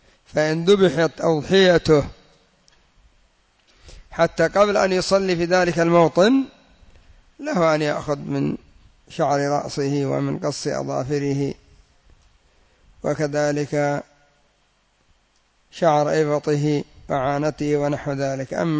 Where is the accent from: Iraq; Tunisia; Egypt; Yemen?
Yemen; الجنبية عندنا في اليمن ليست بسلاح في الغالب